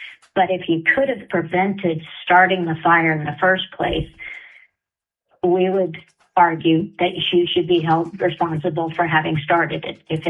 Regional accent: Oklahoma, United States; Oklahoma has very proudly been, and that's my home state, so I can say this

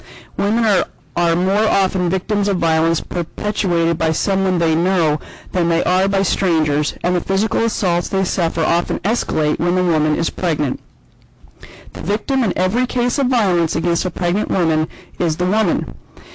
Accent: Anchorage, Alaska, United States; I'm from Anchorage.

